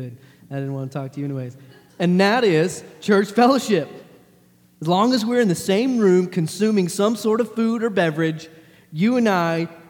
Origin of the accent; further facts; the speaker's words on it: Texas, United States; I'm from Texas. You're from here. You have weird accents. I do not.